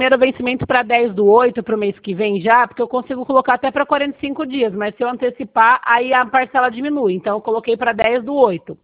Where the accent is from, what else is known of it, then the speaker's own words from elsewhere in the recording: Sorocaba, São Paulo, Brazil; Eu sou do Sorocaba.